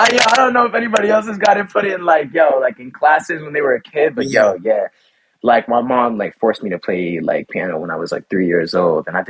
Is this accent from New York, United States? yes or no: yes; Harlem, New York, United States; Born and raised. I'm from Harlem, man. Harlem my whole life